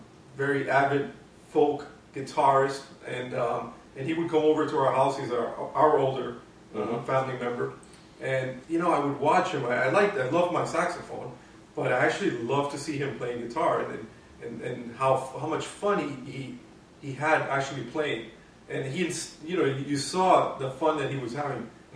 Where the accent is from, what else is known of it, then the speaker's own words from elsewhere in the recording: Massachusetts, United States; Growing up in Massachusetts, we were big